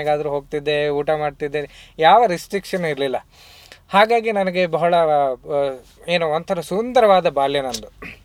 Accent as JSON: {"language": "Kannada", "town": "Sullia", "region": "Karnataka", "country": "India", "tie": "born or raised there", "said": "ನಾನು ಹುಟ್ಟಿ ಬೆಳೆದಿದ್ದೆಲ್ಲ ಸುಳ್ಯದಲ್ಲಿ, ದಕ್ಷಿಣ ಕನ್ನಡ ಜಿಲ್ಲೆಯಲ್ಲಿ ಇದೆ, ಮಡಿಕೇರಿಯಿಂದ 50 ಕಿಲೋಮೀಟರ್ ಕೆಳಗಡೆ."}